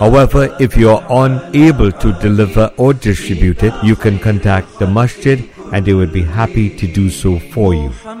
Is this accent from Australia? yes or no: no; Trinidad & Tobago; Growing up in Trinidad with my dad, he was rarely at home, always on the road for shows.